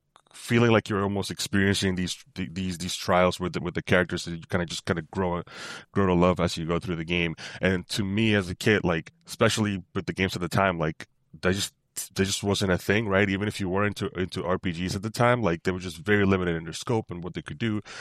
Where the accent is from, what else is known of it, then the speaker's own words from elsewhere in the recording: Bronx, New York, United States; It was just growing up in the Bronx, I wasn't... like my parents were not particularly comfortable with letting us out of the house often.